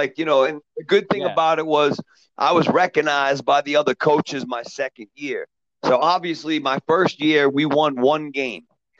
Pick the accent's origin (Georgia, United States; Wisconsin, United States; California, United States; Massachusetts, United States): Massachusetts, United States; Brookline; I grew up in Brookline, so, you know, I went to grammar school and high school with basically the kids that I played sports with over the summer.